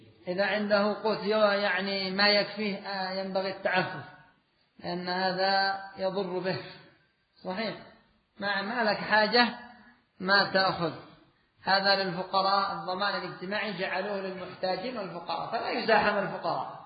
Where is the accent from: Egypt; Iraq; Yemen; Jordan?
Yemen; عندنا في اليمن أيضا أحوال تحصل، أحوال والله المستعان